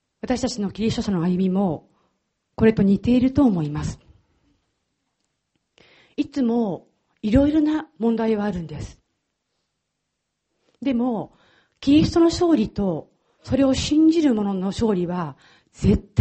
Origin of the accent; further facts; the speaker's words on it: Aichi, Japan; 私は最初にお話ししたように愛知県の出身なんですね。